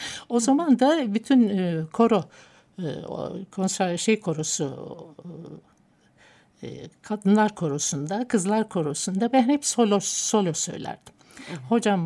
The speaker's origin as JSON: {"language": "Turkish", "region": "Bursa", "country": "Turkey", "tie": "born or raised there", "also_born_or_lived": "Gaziantep / Urfa / Mersin / Ardahan", "said": "Babam emniyet görevlisiydi, polisti. Çeşitli şehirleri dolaşarak Urfa, Mersin, Ardahan çeşitli yerleri dolaşarak gene görevli olduğu için Bursa'ya geldik en son. Ve de Bursa'da yerleştik."}